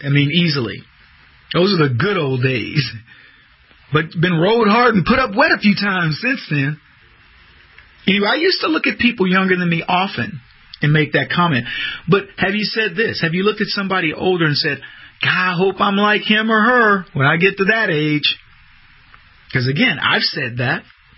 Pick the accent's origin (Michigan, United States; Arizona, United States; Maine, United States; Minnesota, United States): Arizona, United States; Oh, I said I'm from Arizona, and he says, oh, man, you got some crazy ones out there.